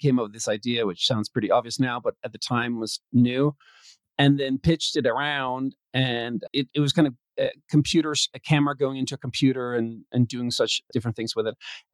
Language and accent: English; Copenhagen, Capital Region of Denmark, Denmark; English is a second language; I grew up in Copenhagen, and about the age 8, my parents separated.